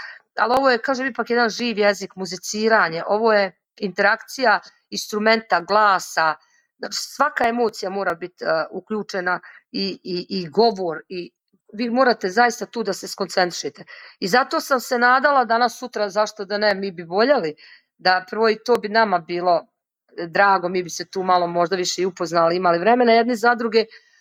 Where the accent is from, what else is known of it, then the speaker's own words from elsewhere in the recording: Teslić, Republika Srpska, Bosnia & Herzegovina; Ja dolazim iz Republike Srpske, iz Teslića grada. Grad Teslić, mali grad.